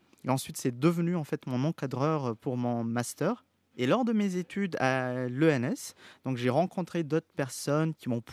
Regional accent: Antananarivo, Analamanga, Madagascar; moi, j'ai vécu à Tana, je suis né ici à Madagascar, j'ai vécu à Tananarive.

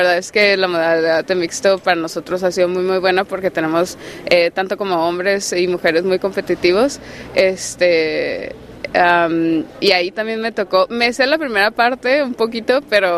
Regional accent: Tijuana, Baja California, Mexico; En Tijuana, yo soy de Tijuana

